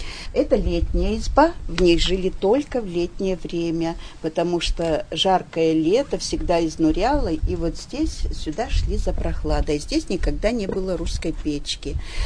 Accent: Koptelovo, Sverdlovsk Oblast, Russia; Я родом из Коптелова, тоже из старинного села. Сюда мы приехали с мужем работать учителями.

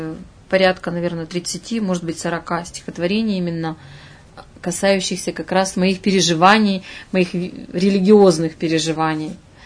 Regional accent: Irbit, Sverdlovsk Oblast, Russia; moved away as an adult; Да, это моя родина, Ирбит. Да, я там жила до того, как уехала учиться в Екатеринбург. Ну, все детство, можно сказать.

